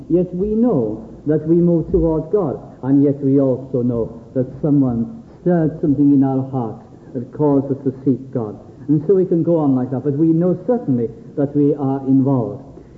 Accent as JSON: {"language": "English", "region": "Wales", "country": "United Kingdom", "said": "but has brought perhaps a new dimension that I would be put before being Welsh, being a Christian."}